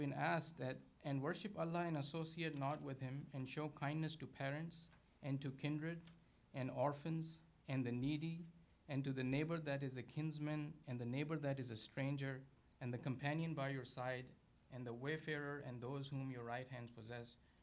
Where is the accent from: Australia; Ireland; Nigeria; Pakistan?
Pakistan; now in United States; I grew up in Pakistan